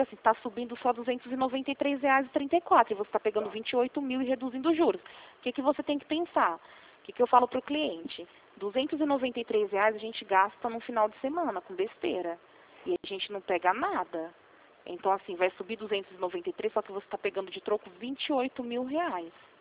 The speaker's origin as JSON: {"language": "Portuguese", "town": "Rio Claro", "region": "São Paulo", "country": "Brazil", "said": "E eu sou aqui de Rio Claro mesmo"}